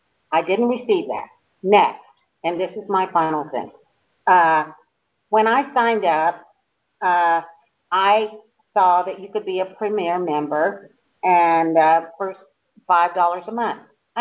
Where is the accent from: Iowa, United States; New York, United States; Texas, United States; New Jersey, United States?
Texas, United States; Now, another thing, I'm from Texas.